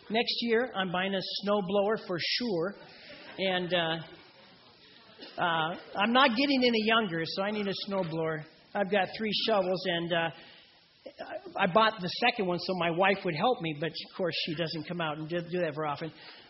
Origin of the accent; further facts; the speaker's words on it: Portland, Oregon, United States; So, of course, I grew up in Portland, born there, lived there for 60-plus years.